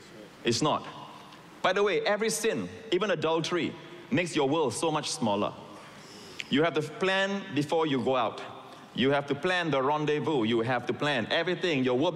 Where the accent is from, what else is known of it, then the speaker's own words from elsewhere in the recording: Malaysia; also born or lived in Singapore; I have, as a young boy, you know, growing up in Malaysia. I was born in Singapore. I'm a Singapore citizen. But I thank God for Malaysia. That's my boyhood country.